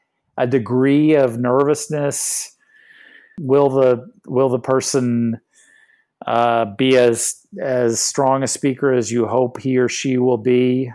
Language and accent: English; Austin, Texas, United States; I was living in Austin. I grew up in Austin.